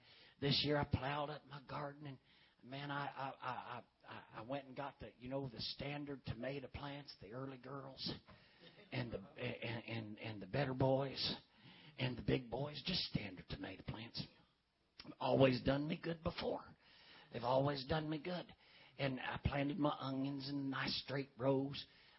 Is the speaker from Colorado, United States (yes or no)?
no; Richmond, Kentucky, United States; now in Oklahoma City, United States; I'm not used to that. I'm from Richmond, Kentucky. I'm not used to that.